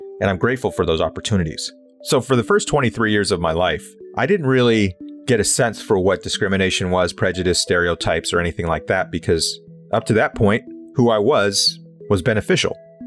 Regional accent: Santa Monica, California, United States; My dad's Black. He was raised in Texas, and my mom's from El Salvador. And I was raised in Santa Monica, right next to Santa Monica College.

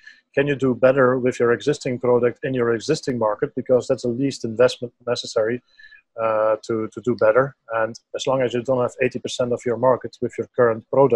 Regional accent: Belgium; English is a second language; moved away as an adult; now in Mauritius; I come originally from Belgium, and I have a master in sciences. And I live currently in Mauritius, or at least for the last 2.5 years.

